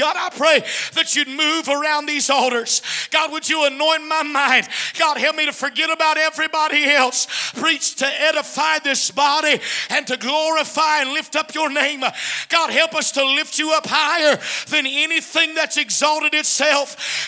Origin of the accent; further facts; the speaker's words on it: United States; Every mission trip that I take to another country, it makes me more thankful that I'm from the United States.